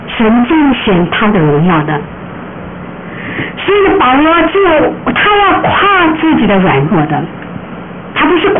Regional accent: South Korea; Chinese is a second language; 比如说我是韩国人，那你讲普通话讲得好，怎么样怎么样好，也不能跟那个中国人那样好

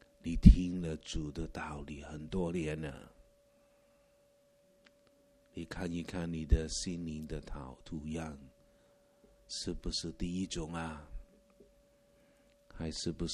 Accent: Hong Kong; moved away as an adult; now in Vancouver, Canada; 我们香港出生，香港来的，来温哥华的地方就想要退休

